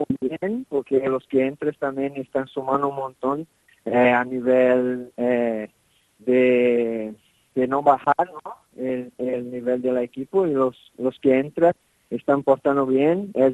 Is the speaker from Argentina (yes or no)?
no; Brazil; Spanish is a second language; A lo mejor en Brasil nosotros, yo como brasileño